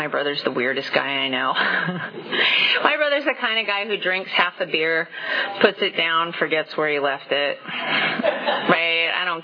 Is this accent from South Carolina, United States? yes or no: no; Chicago, Illinois, United States; moved away; also born or lived in California; And I'm originally from Chicago, right? I used to talk like I was from Chicago, and then I moved to California